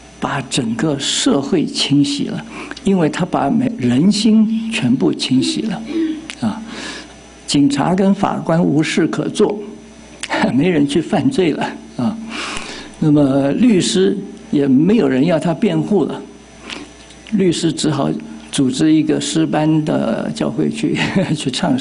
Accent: China; 特别我们中国人讲话，有的时候单刀直入，一箭穿心

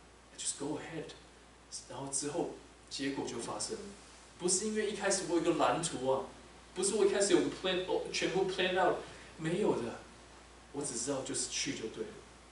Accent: Taiwan; now in United States; 因为我都住美国啊，我很少在，而且我在小时候在台湾

